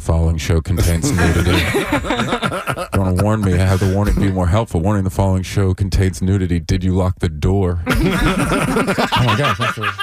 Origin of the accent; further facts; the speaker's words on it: Vancouver, British Columbia, Canada; I do. I'm from Vancouver, BC.